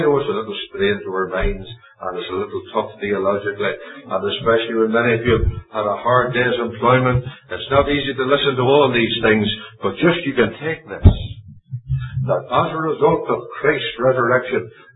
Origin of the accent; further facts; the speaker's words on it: Lurgan, Northern Ireland, United Kingdom; back in my hometown in Northern Ireland, a place called Lurgan.